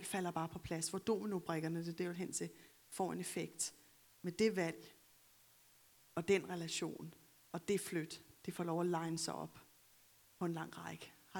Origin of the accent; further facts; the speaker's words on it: Capital Region of Denmark, Denmark; vi voksede op i Storkøbenhavn